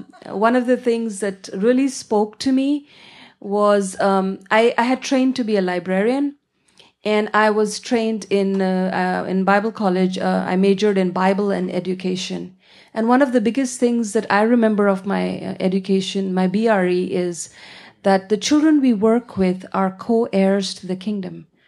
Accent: Kanpur, Uttar Pradesh, India; now in New Delhi, India; I currently live in New Delhi, and I was born and brought up in Kanpur, which is about six hours of train ride from New Delhi, and grew up in a Hindu family. Went to college in New Delhi and then converted to Christianity

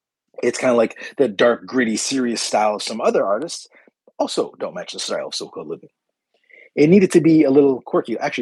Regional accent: Toronto, Ontario, Canada; now in London, Canada; I'm from Toronto. London, Ontario is 2 hours away from there. I moved here for work

